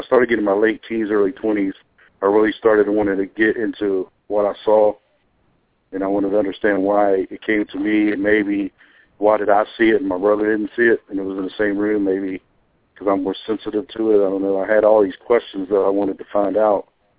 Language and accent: English; Tennessee, United States; It's when I grew up in Tennessee in a small town.